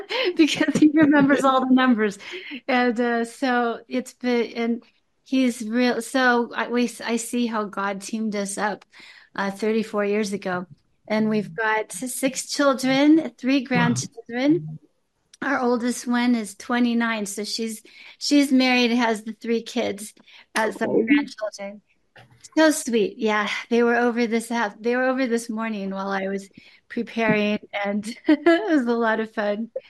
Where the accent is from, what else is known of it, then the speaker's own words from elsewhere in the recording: Glendale, California, United States; Yeah, we grew up in Glendale, California, just one mile apart, went to all the public schools, the same schools